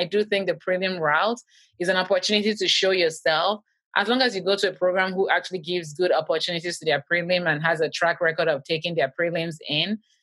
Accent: Canada; I'm Canadian. We don't have the step in Canada.

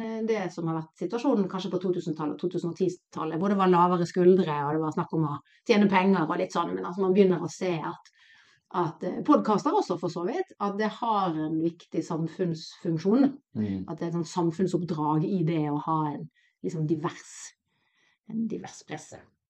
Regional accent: Bergen, Vestland, Norway; moved away; jeg er jo bergenser, som alle kan høre. Flyttet ut for lenge siden. Har bodd i mange land, snakker mange språk

